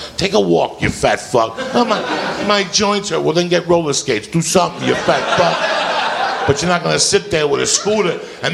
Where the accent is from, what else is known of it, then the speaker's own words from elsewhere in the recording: New Jersey, United States; when I was a kid, I was growing up in Jersey.